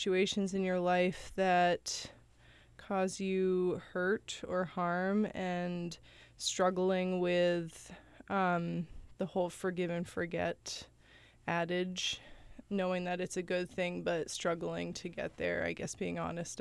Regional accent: Bangor, Maine, United States; now in Portland, United States; Yeah, I just say Bangor. It's easier.

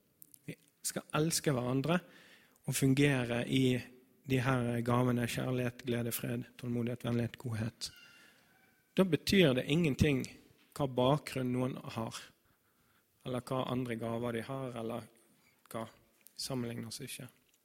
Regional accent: Bergen, Vestland, Norway; born there; Jeg er født i Bergen av min mor og min far.

